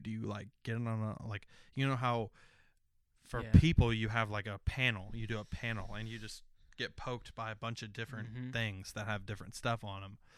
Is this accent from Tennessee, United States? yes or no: yes; Tennessee, United States; Well, I grew up in Tennessee and my grandparents had a farm and we would go out there for weeks at a time as kids.